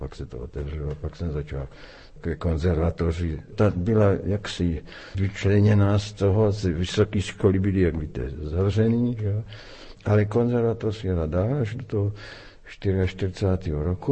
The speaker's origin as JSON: {"language": "Czech", "town": "Strážnice", "region": "South Moravian Region", "country": "Czechia", "tie": "born or raised there", "said": "já jsem žil jako dítě ve Strážnici"}